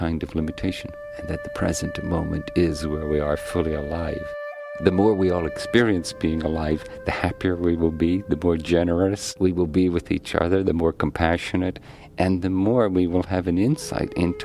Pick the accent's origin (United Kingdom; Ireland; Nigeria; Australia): Ireland; moved away as an adult; now in San Francisco, United States; I grew up in Ireland, and after I finished college and worked for a couple of years, I decided to travel, and I ended up traveling to Japan.